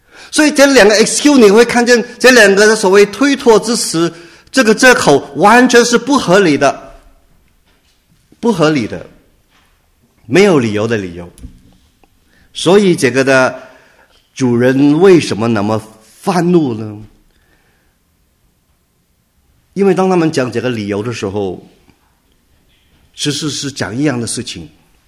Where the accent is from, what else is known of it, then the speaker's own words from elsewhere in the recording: China; 我们中国人可能在这方面可能真的要花点时间去学习啊